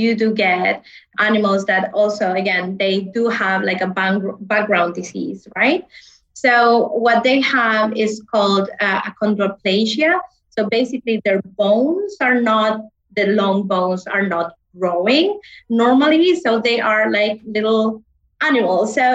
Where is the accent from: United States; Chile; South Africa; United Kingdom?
Chile; now in Caribbean; Because I'm coming from Chile, right? So I was raised and lived there for many years. Then I left to the US for a while, Germany, and then back to Chile. And now I live in the Caribbean.